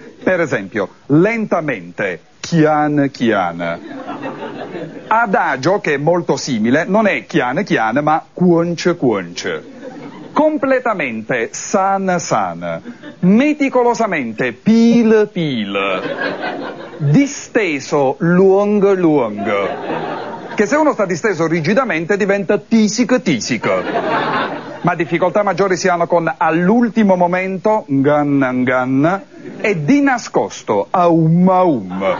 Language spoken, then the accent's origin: Italian; Naples, Campania, Italy; also born or lived in Florence; vengo da Napoli, anche se in realtà sono nato a Firenze. E sono rimasto a Firenze fino al 1970, giusto in tempo per vedere l'alluvione. Poi mi sono trasferito a Napoli